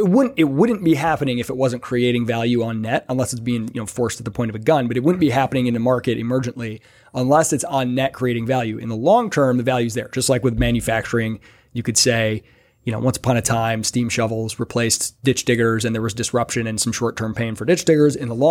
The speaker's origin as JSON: {"language": "English", "region": "Michigan", "country": "United States", "said": "Yeah, I'm from Michigan."}